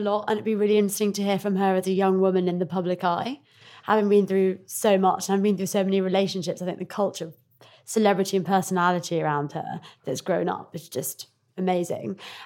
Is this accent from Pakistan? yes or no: yes; Pakistan; okay, so I'm Pakistani